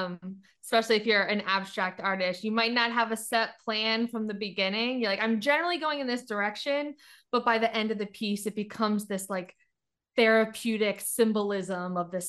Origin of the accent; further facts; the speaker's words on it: Timonium, Maryland, United States; I grew up in Timonium. So suburbs right outside of Baltimore.